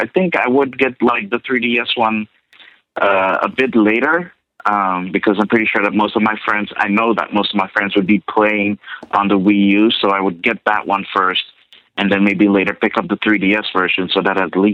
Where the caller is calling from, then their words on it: Amsterdam, North Holland, Netherlands; from Amsterdam calling again.